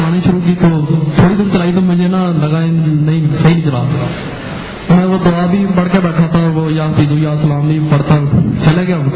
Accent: Lahore, Punjab, Pakistan; میں لاہور سے ہوں.

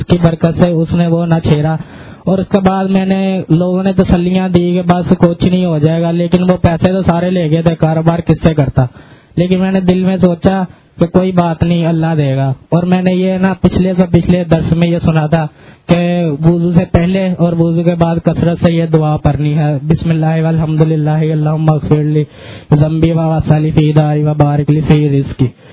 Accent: Lahore, Punjab, Pakistan; میں لاہور سے ہوں.

